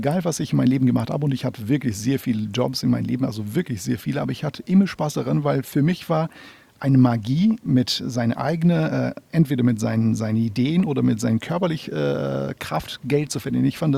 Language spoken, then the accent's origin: German; Brazil; Ich komme aus Brasilien